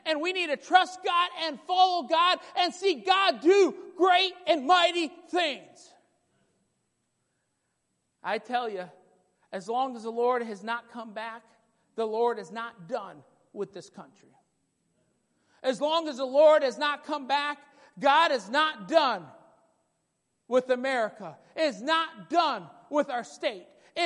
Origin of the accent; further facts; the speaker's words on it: Michigan, United States; also born or lived in Wisconsin; now in Idaho, United States; I'm a Midwest boy. I grew up in Michigan. And I loved Michigan. Went to school in Wisconsin, the only state with sin in its name.